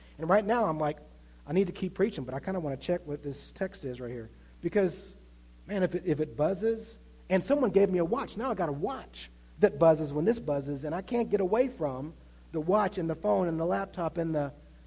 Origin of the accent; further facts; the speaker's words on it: Wytheville, Virginia, United States; If you didn't know, I grew up in Wytheville, Virginia. Anybody here know where Wytheville is?